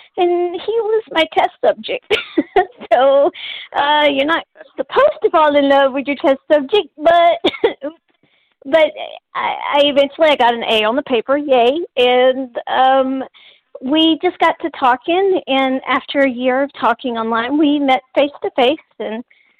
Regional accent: Texas, United States; I'm a Texan, so I thought snow was like, you know, a CGI trick.

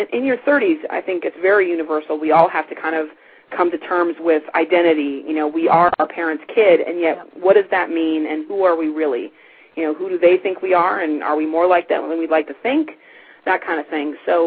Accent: Pasadena, California, United States; I love L.A. I was born and bred in Pasadena

